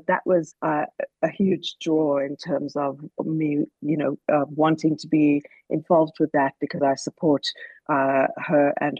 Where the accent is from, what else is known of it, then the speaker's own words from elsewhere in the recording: Johannesburg, Gauteng, South Africa; now in United States; Yes, I'm South African, and I'm from Johannesburg, and I lived here and worked here and studied here and made theatre here for, you know, a number of years before I started working in the States.